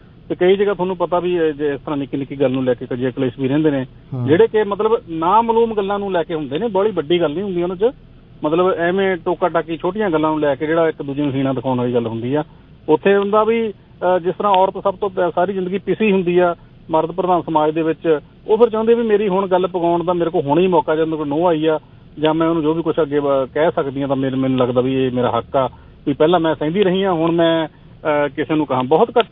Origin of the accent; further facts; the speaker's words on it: Punjab, India; ਫਿਰ ਅਸੀਂ ਪੰਜਾਬੀ ਹਾਂ ਜਾਂ ਕੋਈ ਵੀ ਸਮਾਜ ਆ ਜਿਹੜਾ ਉਹ ਪਿੱਛੇ ਰਹਿ ਜਾਂਦਾ।